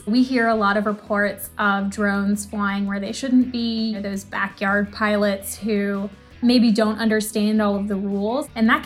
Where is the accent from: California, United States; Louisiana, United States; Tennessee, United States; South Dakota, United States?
California, United States; I'm from California originally.